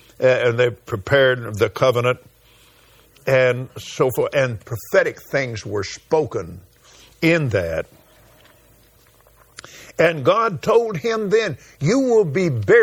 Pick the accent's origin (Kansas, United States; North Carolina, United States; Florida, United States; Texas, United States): Texas, United States; I was raised out in West Texas, and we had a lot of cold weather out there.